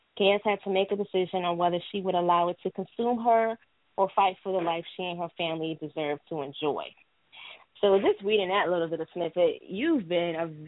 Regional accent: New York, United States; New York, stand up. I'm from New York, too.

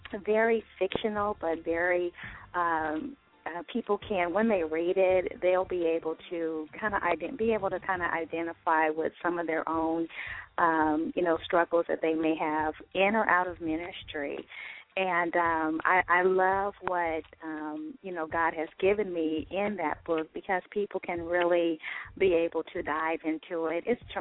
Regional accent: Pittsburg, California, United States; now in Florida, United States; I was born and raised in Pittsburgh. Those people that are in the San Francisco area, they'll know Pittsburgh, California. So I was born and raised in that area. And, so I'm a native of California. I live in Florida now

